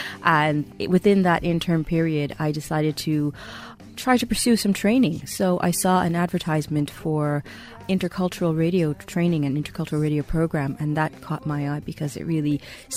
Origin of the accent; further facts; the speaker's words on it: New York, United States; moved away as an adult; also born or lived in Guyana; now in Ireland; First time was 5 when I left my home country, which is Guyana, to move to New York. And then again, I left New York to emigrate to Ireland when I met my husband in my 20s.